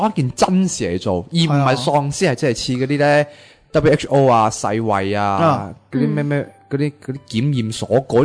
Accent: Hong Kong; 对于我哋香港人嚟讲

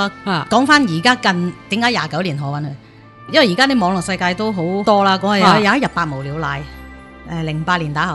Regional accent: Hong Kong; now in Scarborough, Canada; 咁久而久之呢，佢就知道我係香港人啦。

